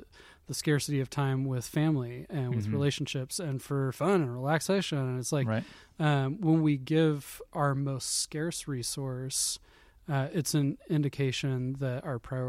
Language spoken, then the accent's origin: English; Portland, Oregon, United States; So I come from Portland